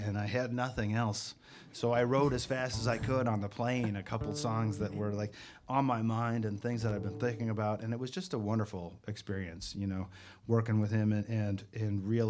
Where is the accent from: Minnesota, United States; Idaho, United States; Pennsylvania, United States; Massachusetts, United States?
Idaho, United States; like I grew up in Northern Idaho, and I just was never in a community that had like a great connection.